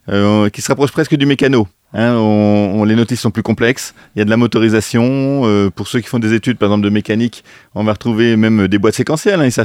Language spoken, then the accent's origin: French; Saint-Éloi, Bourgogne-Franche-Comté, France; c'est mon village, je suis originaire de Saint-Éloi, donc juste à côté de Nevers.